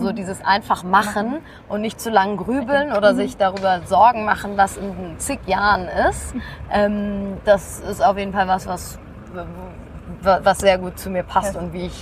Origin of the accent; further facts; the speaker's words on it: Hamburg, Germany; Ich bin ja auch in der Stadt in Hamburg groß geworden.